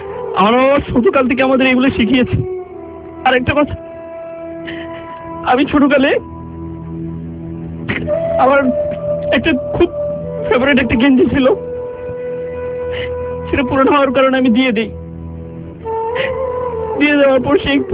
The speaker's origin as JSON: {"language": "Bangla", "town": "Tangail", "region": "Dhaka Division", "country": "Bangladesh", "tie": "born or raised there", "said": "আমার বাড়ি টাঙ্গাইল"}